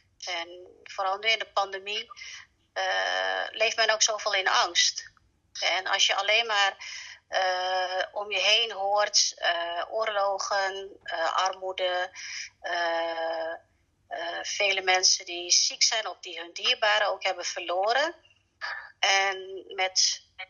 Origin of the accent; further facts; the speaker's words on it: Hoogkerk, Groningen, Netherlands; Mijn man en ik, wij komen allebei uit Hoogkerk. Dus we komen uit dezelfde straat.